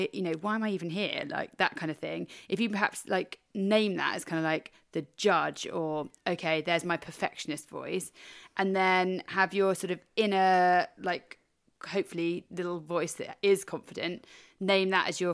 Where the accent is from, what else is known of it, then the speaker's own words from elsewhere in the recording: United Kingdom; So as a British woman